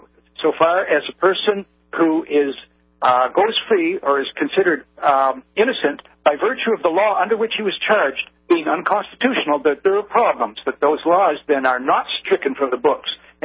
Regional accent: Canada; We're both from Canada, so this is kind of an odd situation.

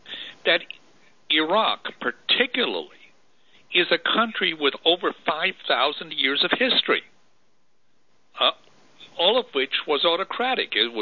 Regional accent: Switzerland; moved away as an adult; now in United States; You know, I came to America from Switzerland. I immigrated from Switzerland in 1952.

